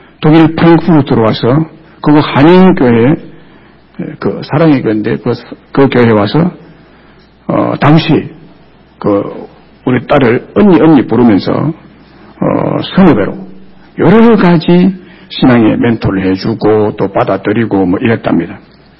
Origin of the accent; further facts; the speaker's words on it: Goseong, South Gyeongsang, South Korea; 여러분 경남 고성은 그러면 오늘 168번지에서 무슨 쓰란 것이 나겠어요 여러분